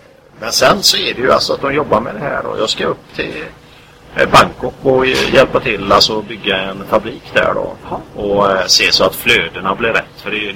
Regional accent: Sweden; Men många har ju det här mellanrost som vi har hemma i Sverige då.

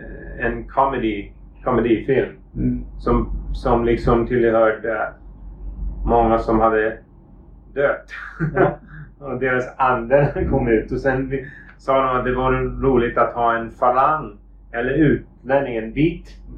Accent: Thailand; also born or lived in Sweden; Så jag kommer från Sverige, men jag flyttade till Thailand när jag var jätteliten faktiskt. Min familj flyttade till Thailand i 81. Jag var bara 9 år gammal då. Så jag var uppvuxen i Thailand faktiskt.

